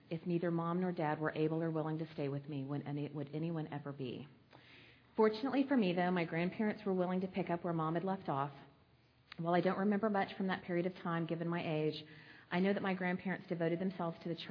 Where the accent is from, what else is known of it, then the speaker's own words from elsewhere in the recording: Texas, United States; born there; I was born in Southeast Texas to a very young set of parents.